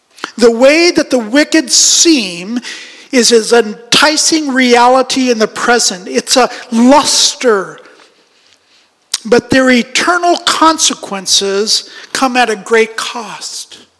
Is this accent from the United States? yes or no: no; Pakistan; And when I grew up in Pakistan, this is how they would do it back then in the old days.